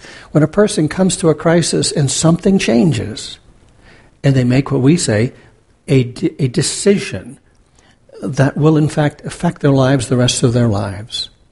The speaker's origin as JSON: {"language": "English", "region": "New Hampshire", "country": "United States", "tie": "born or raised there", "said": "I'm from New Hampshire. I grew up 42 miles from Fenway Park, but who's bringing up the Red Sox?"}